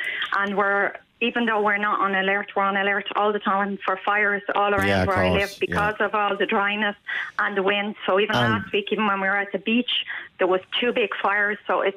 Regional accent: Dublin, Leinster, Ireland; I'm from Dublin.

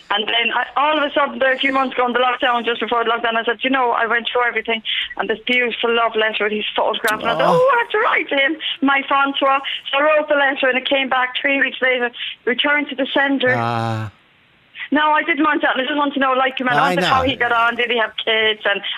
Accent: Ireland; I was as mad as Irish as you could imagine.

